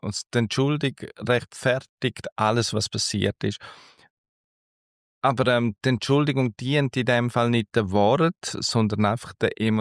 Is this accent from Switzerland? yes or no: yes; Switzerland; da sind wir Schweizer und Schweizerinnen absolute Weltmeister.